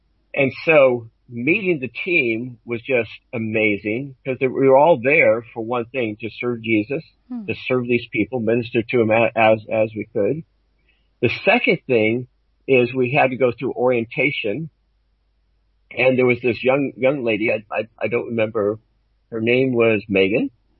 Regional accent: Oregon, United States; more compact than I'm from Eastern Oregon, which is a very rural place, very spread out.

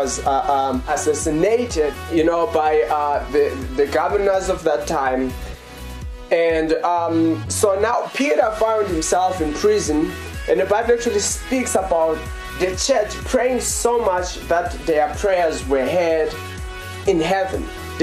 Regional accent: Johannesburg, Gauteng, South Africa; We're from South Africa, in Johannesburg.

